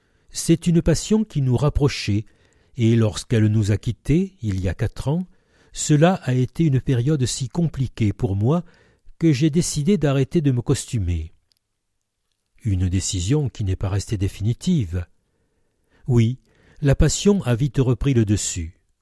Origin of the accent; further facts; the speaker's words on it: Mouriès, Provence-Alpes-Côte d'Azur, France; also born or lived in Arles; j'ai 28 ans, je suis née à Arles, puis j'ai grandi à Mouriès.